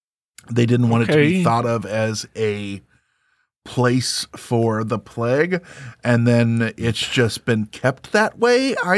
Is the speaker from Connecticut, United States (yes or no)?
no; Springfield, Illinois, United States; I'm from Springfield, Illinois, outside of there originally